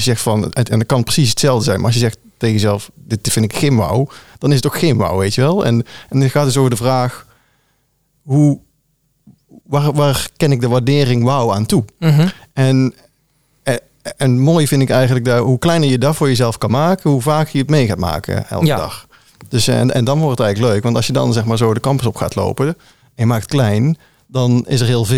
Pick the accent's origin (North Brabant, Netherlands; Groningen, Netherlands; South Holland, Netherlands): North Brabant, Netherlands; accent: Brabantian; dat ligt vast aan mijn Brabants accent.